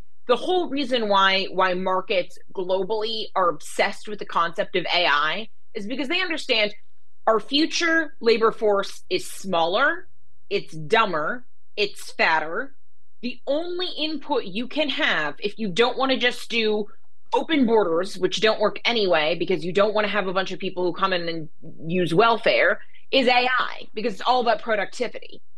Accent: California, United States; So again, I'm from California, and the Coastal Commission just, it's an excuse to not build anything.

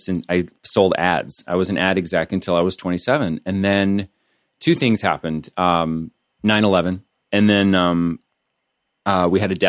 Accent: Idaho, United States; Yeah, I'm from Idaho, a teeny little town, like 1,200 people in the town. We grew up with no running water.

